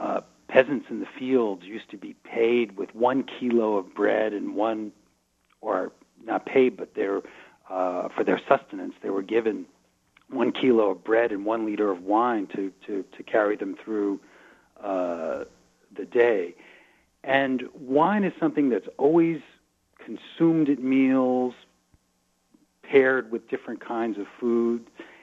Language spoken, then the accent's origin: English; Fort Worth, Texas, United States; now in France; And when I moved to France from Fort Worth, Texas in 2001